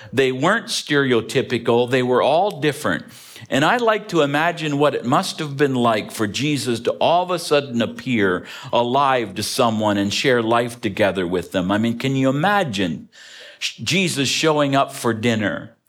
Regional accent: Ontario, Canada; I grew up in Ontario, Canada, not too far from Niagara Falls.

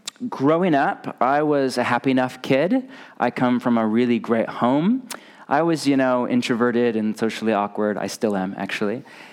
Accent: Portland, Oregon, United States; I'm from Portland, Oregon. Rain, cold.

